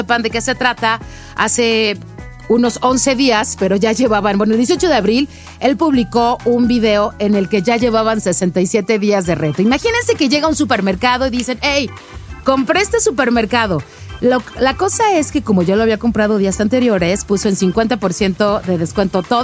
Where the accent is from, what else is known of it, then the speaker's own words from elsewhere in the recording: Mexico; Él, como buen mexicano, somos súper chambitas todos los mexicanos o la mayoría, ¿no?